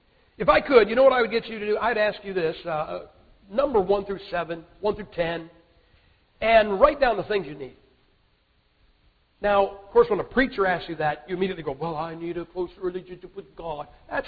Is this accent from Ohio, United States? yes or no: yes; Massillon, Ohio, United States; You know, I come from Maslin, Ohio.